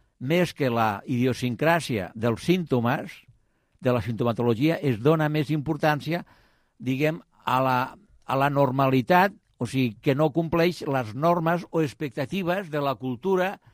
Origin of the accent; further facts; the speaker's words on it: Reus, Catalonia, Spain; Jo sóc fill de Reus